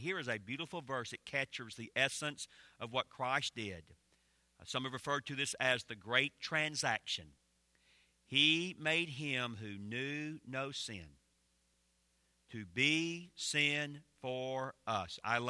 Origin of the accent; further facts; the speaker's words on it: Georgia, United States; I know I'm in North Carolina. I grew up in Georgia. I can remember my own home church years ago.